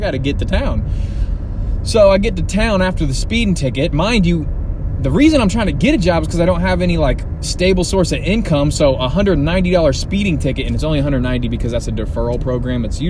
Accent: Terre Haute, Indiana, United States; I'm here back in Indiana and like in my hometown of Terre Haute, and I didn't want to leave home again yet.

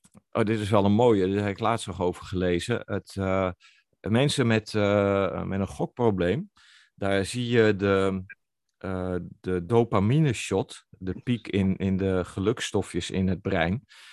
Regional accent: Netherlands; ik denk dat het een beetje de Calvinistische cultuur is. Daar hebben we het als Nederlanders niet zo

